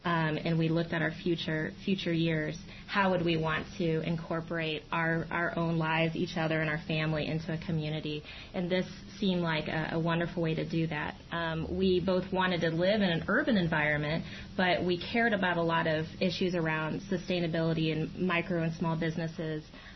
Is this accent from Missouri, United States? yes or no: yes; Independence, Missouri, United States; now in Kansas City, United States; Well, so I just recently moved here, but I grew up in the Independence area.